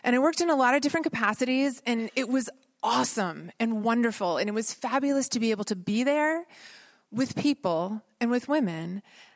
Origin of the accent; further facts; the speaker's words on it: Ohio, United States; I grew up in Central Ohio, first in a suburb of Columbus, and then later in a small town outside of Columbus.